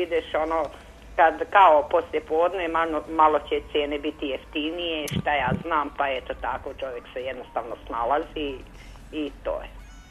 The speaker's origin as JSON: {"language": "Serbian", "country": "Croatia", "moved": "yes", "said": "Mi smo iz Hrvatske došli, iz Diglice s mamom."}